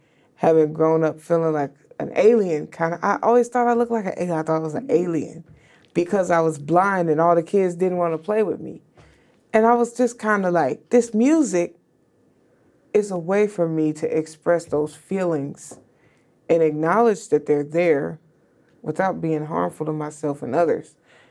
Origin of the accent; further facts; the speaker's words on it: Kansas City, Missouri, United States; See, I was raised in Kansas City, Missouri, and so we make good, our saying is, if you ain't sneezing, it ain't season.